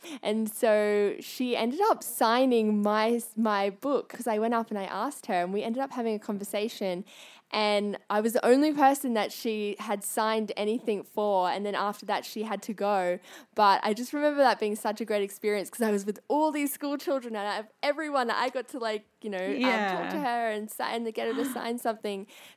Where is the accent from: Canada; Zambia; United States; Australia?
Australia; Exactly, we're from Australia.